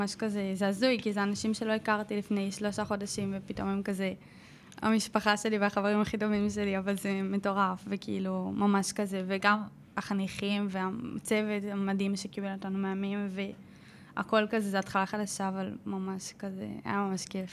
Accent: Tel Aviv, Tel Aviv District, Israel; אני בת 18 וחצי, עוד מעט 19 בפברואר. אני מתל אביב, כזה כל החיים גרתי בתל אביב, לא ממש, זה כזה פעם ראשונה שממש עברתי מקום.

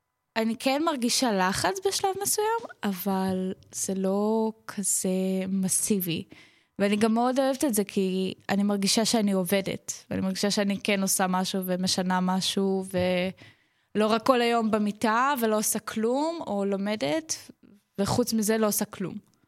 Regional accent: Nof HaGalil, Northern District, Israel; הגעתי מעיר שנקראת נוף הגליל, שזה בעצם נצרת עילית, שנולדת השם. זה נמצא בצפון

